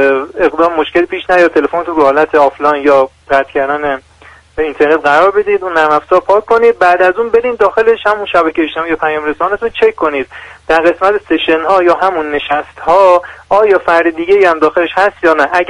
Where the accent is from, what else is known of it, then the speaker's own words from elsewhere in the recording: Babol, Mazandaran, Iran; now in Paris, France; من بچه شمالم. من در اصالتا مازندرانی هستم.